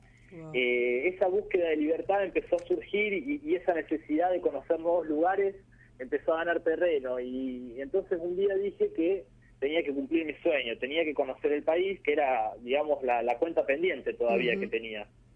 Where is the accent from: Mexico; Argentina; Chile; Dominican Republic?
Argentina; Santo Tomé, Santa Fe; now in Rosario, Argentina; Yo estaba trabajando hasta hace 3 semanas en Rosario, si bien soy de Santo Tomé, estuve 7 años viviendo en Rosario